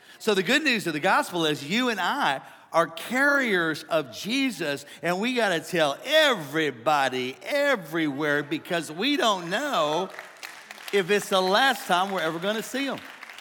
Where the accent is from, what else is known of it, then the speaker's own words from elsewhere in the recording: St. Louis, Missouri, United States; we're from St. Louis, right? I lived over to y'all in St. Louis to understand this, over in South County, over by Telegraph, by South County Mall